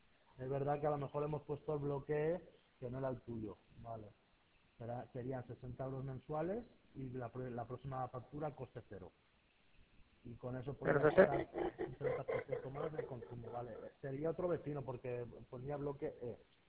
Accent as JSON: {"language": "Spanish", "region": "Valencian Community", "country": "Spain", "said": "Soy valenciano"}